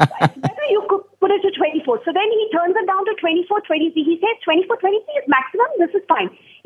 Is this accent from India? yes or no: yes; Bangalore, Karnataka, India; I'm from Bangalore.